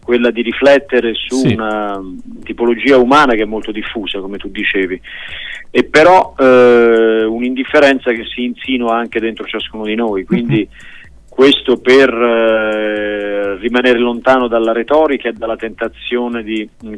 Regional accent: Campania, Italy; moved away as an adult; da campano, di origini, ora vivo in Toscana dai tempi dell'università

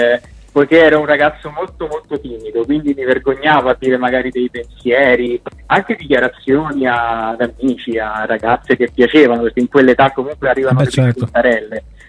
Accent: Rome, Lazio, Italy; nasce perché volevo fare un brano che celebrasse Roma, che naturalmente è la mia città natale

